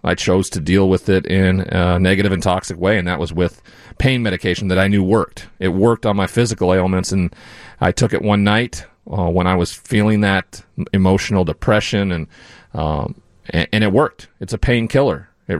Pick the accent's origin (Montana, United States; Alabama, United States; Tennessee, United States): Montana, United States; Yeah, in my hometown.